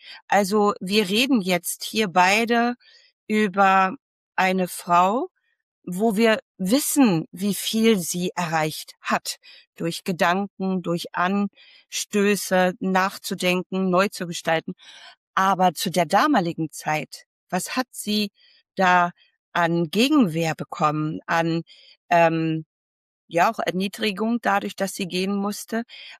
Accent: Lübeck, Schleswig-Holstein, Germany; Ich komme aus Lübeck, ich bin Sozialarbeiterin und Dozentin

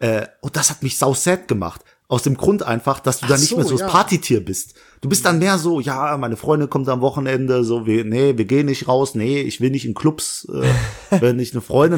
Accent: Langweiler, Germany; in der Nähe von Langweiler, dem Dorf, wo ich herkomme

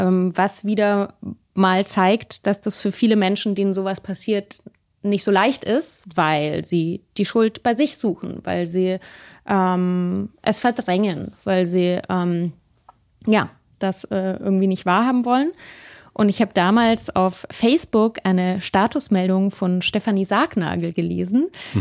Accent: Munich, Bavaria, Germany; ich bin ja in München aufgewachsen

